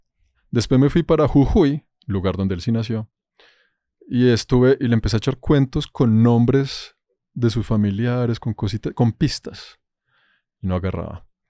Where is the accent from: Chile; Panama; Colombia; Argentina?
Panama; born there; tengo una foto mía aquí de cuando yo nací en Panamá